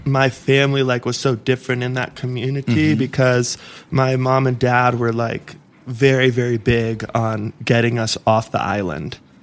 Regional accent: South Carolina, United States; But I'm from South Carolina. I never expected to like be influenced by India.

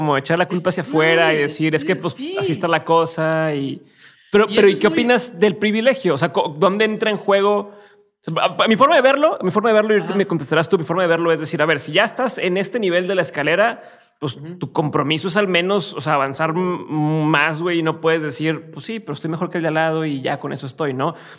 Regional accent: Monterrey, Nuevo León, Mexico; Yo soy de Monterrey, también así es acá.

